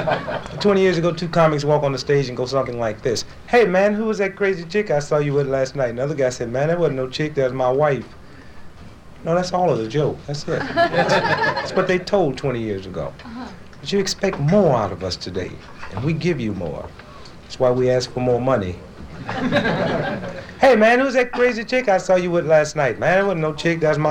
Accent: St. Louis, Missouri, United States; Born and raised in St. Louis, Missouri, but we had our problems there.

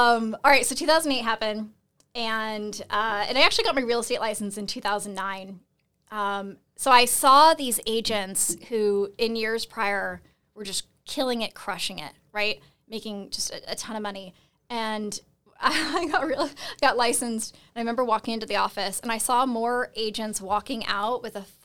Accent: Seattle, Washington, United States; I'm originally from Seattle.

